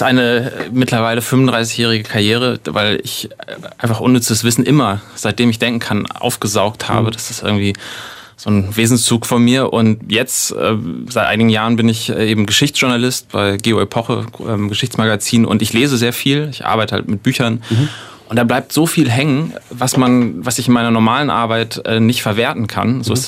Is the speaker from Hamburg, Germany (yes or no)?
yes; Hamburg, Germany; Naja, also ich komme aus Hamburg.